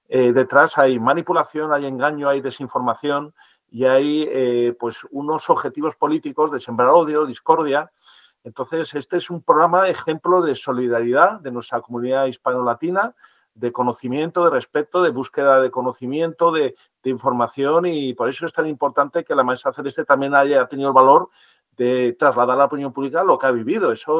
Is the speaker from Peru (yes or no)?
no; Argentina; Es que lo estamos viendo también en mi país, en Argentina